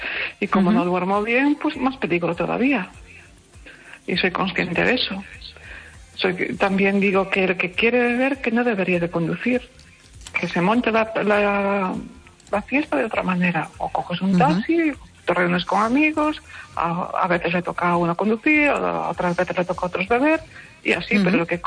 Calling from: Pontevedra, Galicia, Spain; soy yo de Pontevedra otra vez.

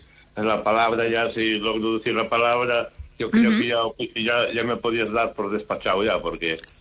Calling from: Narón, Galicia, Spain

